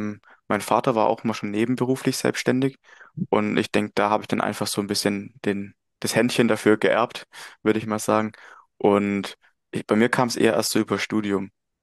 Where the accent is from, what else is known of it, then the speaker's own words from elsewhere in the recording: Möckmühl, Baden-Württemberg, Germany; ich bin 22 Jahre alt, komme aus Mückmühl, das ist in der Nähe von Heilbronn.